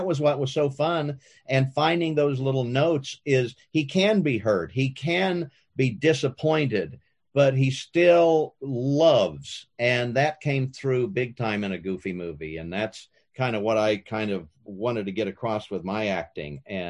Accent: Kansas, United States; So maybe growing up in Kansas had a little, helped me a little bit in doing something with the character.

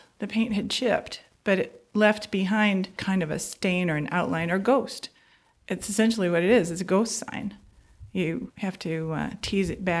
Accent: Detroit, Michigan, United States; I'm originally from Michigan, Detroit area, have lived all over the country, the UP, Traverse City.

